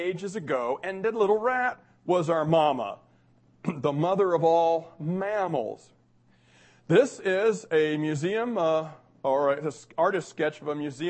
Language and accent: English; Washington, D.C., District of Columbia, United States; Now, I'm from Washington, D.C., and I've been in the Smithsonian. I was born there, so we're both my parents. So this hits a little close to home, literally, for me.